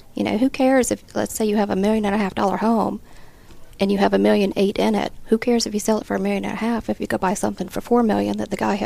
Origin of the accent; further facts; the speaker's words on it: Atlanta, Georgia, United States; I grew up in Atlanta, grew up in Buckhead, went to Westminster, lived here most of my life